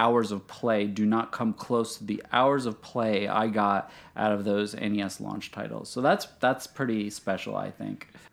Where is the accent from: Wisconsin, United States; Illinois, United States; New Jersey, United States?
New Jersey, United States; Well, I'm from New Jersey, and my mother knew I wanted this thing so bad